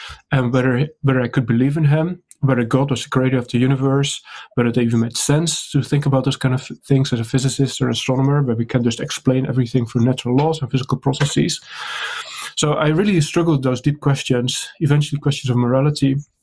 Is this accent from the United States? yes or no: no; Netherlands; English is a second language; so I grew up in the Netherlands, so that's where my accent is from, if you're wondering about that. Grew up in the Netherlands in a Christian family.